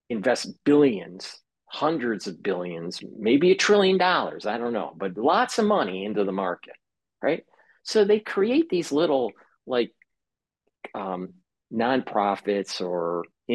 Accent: Michigan, United States; moved away as an adult; now in New York, United States; I lived in Michigan, born and raised in Michigan, and then moved to New York in 2008.

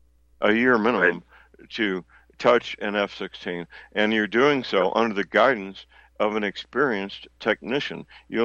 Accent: St. Louis, Missouri, United States; My hometown is St. Louis, which means you can't live in St. Louis and not be acquainted with people that work for Anheuser-Busch and Boeing

